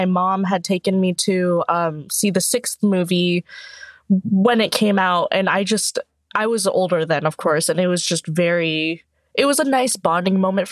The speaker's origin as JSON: {"language": "English", "country": "Thailand", "moved": "yes", "lives_now": "United States", "said": "So honestly, I first came to the U.S. back in 2004. I'm from Thailand originally."}